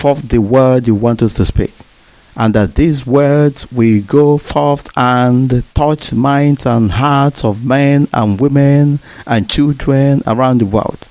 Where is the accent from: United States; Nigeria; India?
Nigeria; Abatete, Anambra; I am the deputy leader of Indigenous People of Biafra, and I am from Abatete. Abatete is in Idemili, Biafra land.